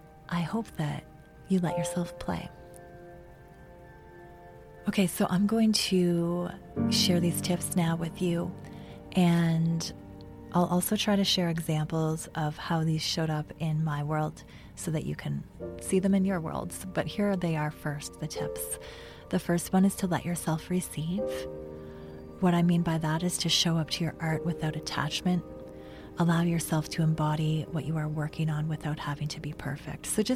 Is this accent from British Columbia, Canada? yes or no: no; Moncton, New Brunswick, Canada; the Capitol Theater in my hometown of Moncton, New Brunswick.